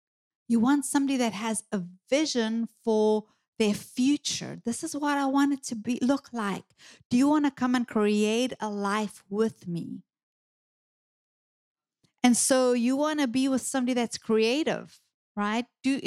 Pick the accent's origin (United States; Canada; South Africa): South Africa; I'm South African. I'm sassy.